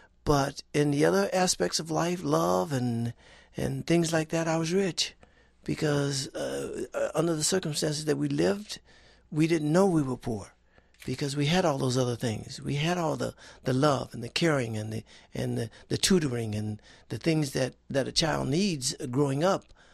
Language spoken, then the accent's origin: English; Detroit, Michigan, United States; Well, I grew up on the north end of Detroit, which was considered the hood.